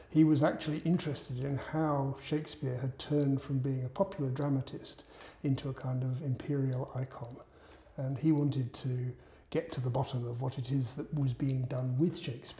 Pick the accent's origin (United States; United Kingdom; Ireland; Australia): United Kingdom; England; also born or lived in London; now in Cardiff, United Kingdom; Yes, I was born in London and grew up in various places around England, and then spent my academic career and my working career in Wales, in Cardiff.